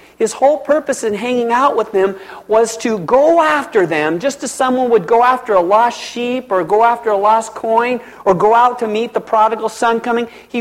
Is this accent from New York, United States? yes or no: no; Pendleton, Oregon, United States; I was raised in Pendleton for my first 13 years, and it was a little town of 14,000 people back then.